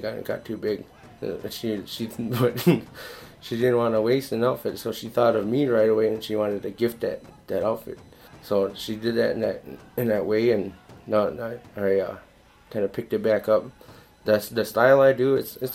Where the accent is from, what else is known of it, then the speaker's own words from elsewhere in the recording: Bad River, Wisconsin, United States; You know, I'm from Bad River. They were partying in Madeline Island and Red Cliff.